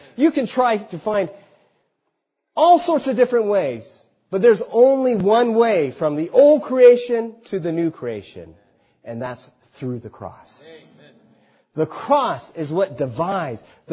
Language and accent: English; United States; born there; I'm Chinese. But I was born in America. I hardly speak Chinese.